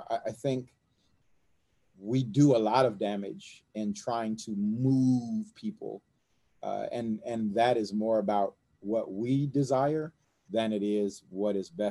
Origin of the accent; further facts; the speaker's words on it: Los Angeles, California, United States; I grew up in South LA. I take that with me everywhere I go. You know, like, no matter what neighborhood I live in … from South LA.